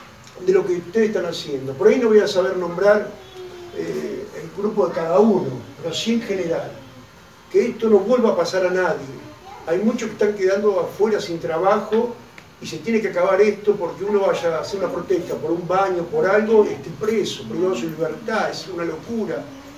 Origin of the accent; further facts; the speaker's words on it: Argentina; somos una familia, somos argentinos y hay trabajadores.